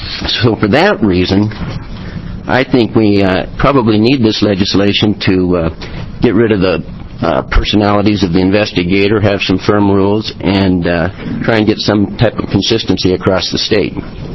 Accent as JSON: {"language": "English", "town": "Medford", "region": "Oregon", "country": "United States", "said": "I'm from Medford."}